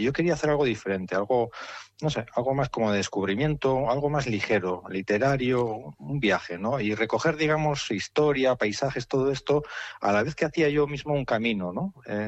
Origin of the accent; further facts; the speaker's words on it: Urretxu, Basque Country, Spain; Yo soy de Urretxu. Y bueno, a lo largo de mi vida pues he recorrido muchas veces pues la zona, ¿no?, del valle